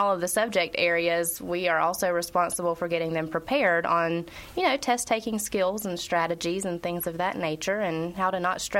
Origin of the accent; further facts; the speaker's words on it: North Carolina, United States; growing up in Caldwell County, I was in Caldwell County schools for a long time.